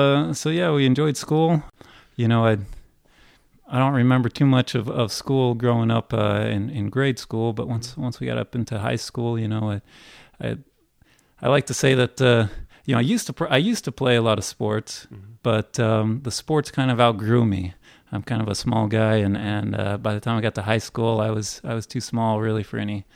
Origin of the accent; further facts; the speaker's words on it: Colorado, United States; also born or lived in Oregon / Washington; kind of settled in Colorado. I claim Colorado as my hometown there.